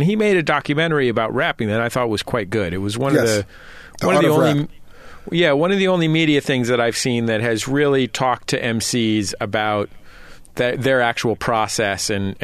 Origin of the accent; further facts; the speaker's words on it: California, United States; now in Los Angeles, United States; I live in Los Angeles. Yeah. And I'm from the Bay Area.